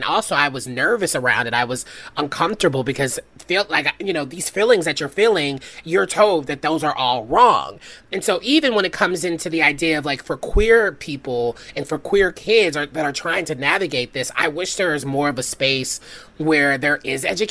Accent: Bible Belt, United States; So sex ed for me was very traditional. I grew up in the Bible Belt, so it was very heteronormative.

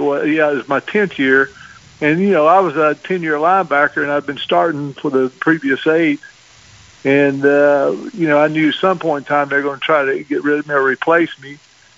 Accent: Alabama, United States; Because, you know, I was from Alabama. I went to school in Memphis. I'd never had been that far away from home.

